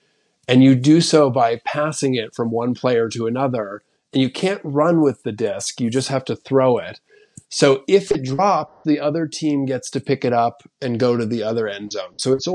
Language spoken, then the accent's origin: English; Montreal, Quebec, Canada; growing up in Montreal as a kid was wonderful. It was a very safe and accessible city.